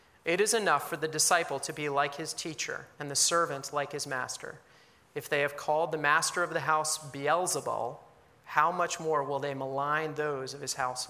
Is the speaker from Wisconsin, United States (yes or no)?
no; Pennsylvania, United States; I grew up in Pennsylvania. Might be another way to describe me.